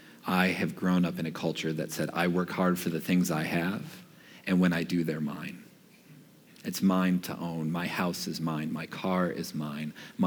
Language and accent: English; Reed City, Michigan, United States; I grew up as a white boy in northern Michigan. I grew up in Reed City between Big Rapids and Cadillac. It's a small, rough and tumble, rednecky town. I can say that, I'm from there.